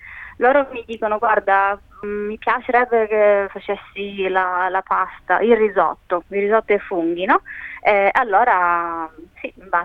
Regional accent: Sicily, Italy; Poi, essendo anche siciliana, naturalmente faccio tante ricette anche siciliane, quindi introduco anche la mia tradizione siciliana

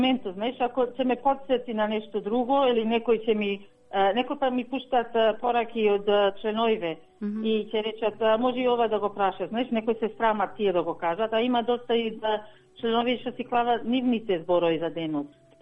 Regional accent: Wollongong, New South Wales, Australia; Јас сум родена во Австралија, живеам во градот Волонгон, живеам цел живот во Волонгон, ние зборуваме македонски дома

